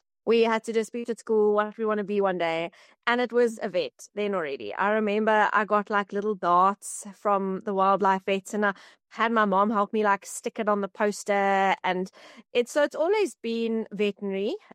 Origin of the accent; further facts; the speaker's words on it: South Africa; So I grew up in the Kruger Park